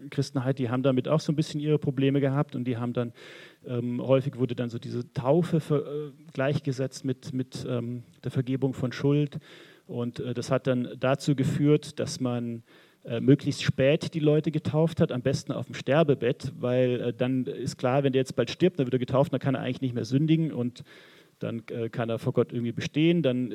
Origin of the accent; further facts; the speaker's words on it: Southern Germany, Germany; als ich Jugendlicher war, bin ich in eine Gemeinde gegangen, in Süddeutschland, wo ich herkomme.